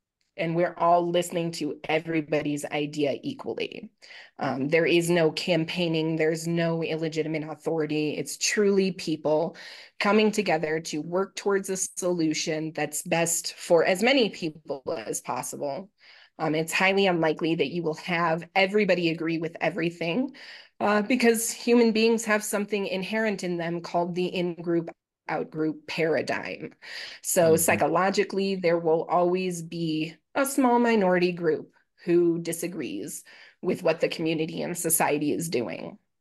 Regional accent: Chicago, Illinois, United States; born there; I was born in Chicago.

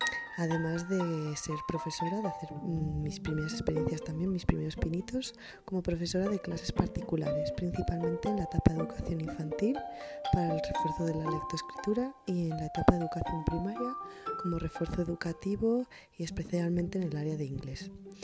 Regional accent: León, Castile and León, Spain; now in Madrid, Spain; Soy leonesa, adoptada en Madrid, pero nómada por naturaleza.

